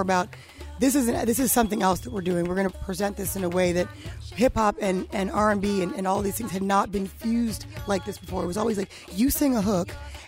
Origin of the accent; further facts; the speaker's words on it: New York, United States; I had no idea that anyone would ever think that this was odd, or that because I was from New York, or that I was black, or that I was a girl